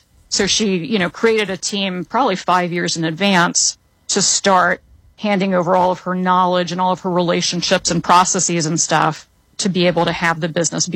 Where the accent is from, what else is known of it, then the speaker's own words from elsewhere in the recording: North Carolina, United States; And then I grew up in North Carolina. There's a weird Cuban enclave in North Carolina, and so I grew up in that.